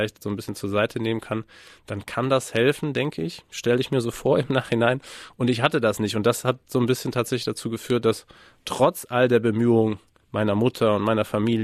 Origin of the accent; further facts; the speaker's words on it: North Rhine-Westphalia, Germany; auf dem Lande in Westfalen, im Münsterland, sehr katholisch, 80er Jahre.